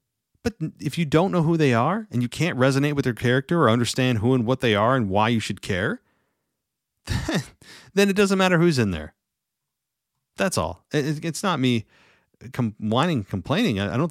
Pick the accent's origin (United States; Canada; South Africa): United States; I mean, I'm from the States.